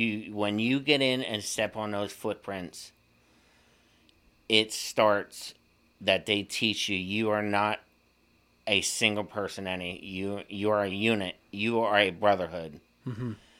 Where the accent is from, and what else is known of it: Elko, Nevada, United States; born or raised there